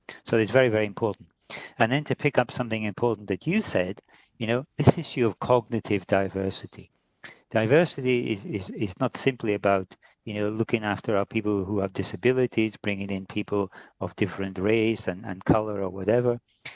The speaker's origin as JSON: {"language": "English", "region": "Scotland", "country": "United Kingdom", "said": "because I'm Scottish, when I'm back in Scotland"}